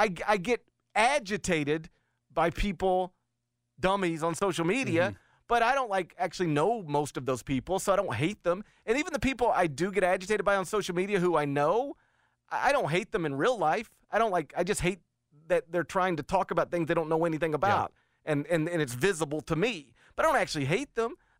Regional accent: Memphis, Tennessee, United States; I'm from Memphis. I hate Nashville. I don't hate Nashville.

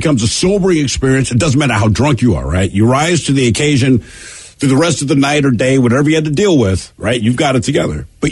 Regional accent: Baltimore, Maryland, United States; I'm from Baltimore. I know where the stadiums are.

